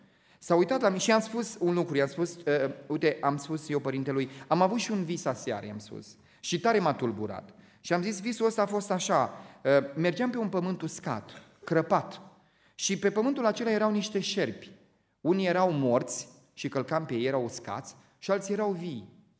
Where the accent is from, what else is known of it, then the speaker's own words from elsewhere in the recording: Moldavia, Romania; eu sunt din loc din Moldova